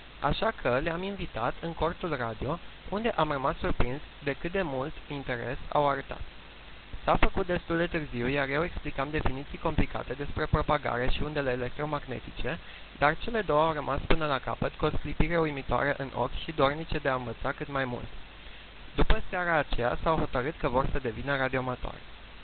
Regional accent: Arad, Arad County, Romania; sunt din Arad, am vârsta de 17 ani, pasionat de radio încă de mic

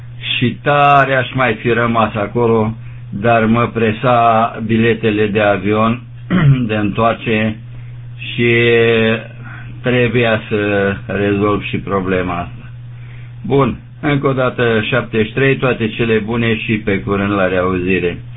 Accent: Moldavia, Romania; am revenit acasă, aici, în orașul meu natal, în nordul Moldovei

